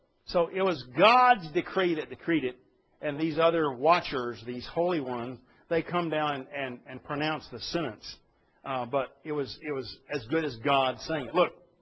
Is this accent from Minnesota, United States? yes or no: no; Texas, United States; Now, I grew up in Texas, and we had a bunch of cattle, both dairy cattle and beef cattle.